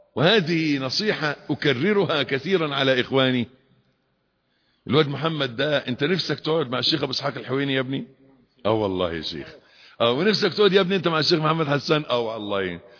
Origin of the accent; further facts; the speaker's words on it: Egypt; الكلمتين المشهورين عندنا في مصر